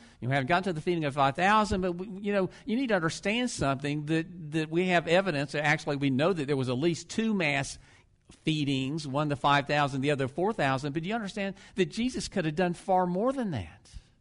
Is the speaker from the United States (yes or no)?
yes; Ocala, Florida, United States; we grew up in Ocala